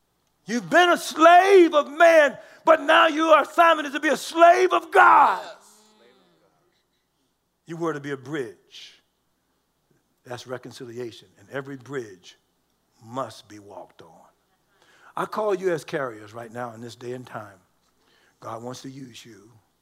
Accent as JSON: {"language": "English", "town": "Richmond", "region": "Virginia", "country": "United States", "said": "I was from Richmond, Virginia."}